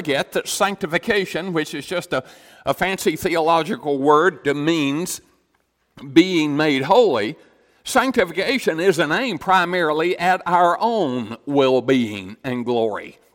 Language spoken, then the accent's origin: English; Tennessee, United States; I was raised in East Tennessee, Southeast Tennessee. Over there, East Tennessee, it's always been this way for the last 100 years.